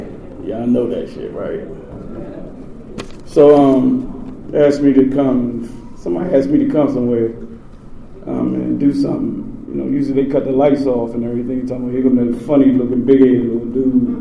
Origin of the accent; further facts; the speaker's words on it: Washington, District of Columbia, United States; See, I come from Southeast Washington, D.C., right? And over Southeast, they don't play fair, right?